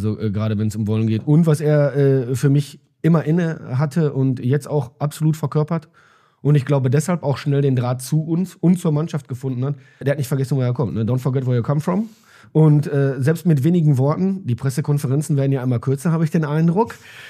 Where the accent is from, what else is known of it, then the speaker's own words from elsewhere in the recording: Recklinghausen, North Rhine-Westphalia, Germany; born there; ich komme eigentlich gebürtig aus Recklinghausen.